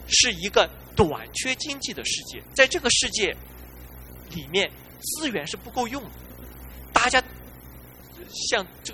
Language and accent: Chinese; China; 我们中国人的翻译就是不要把人看扁了